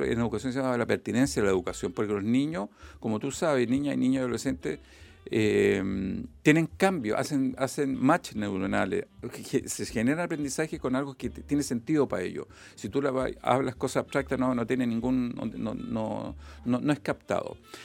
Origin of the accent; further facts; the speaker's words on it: Santiago, Santiago Metropolitan, Chile; nosotros somos de Santiago, llegamos con mi familia, Sofía y mis dos hijos, Ama y León, acá. Hace 5 o 6 años